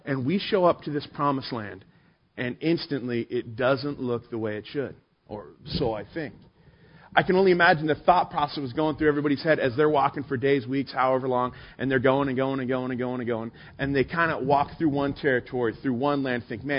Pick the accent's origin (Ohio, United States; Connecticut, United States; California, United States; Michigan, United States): California, United States; Hemet; Hey, I'm from Hemet. It's a great place. I love it.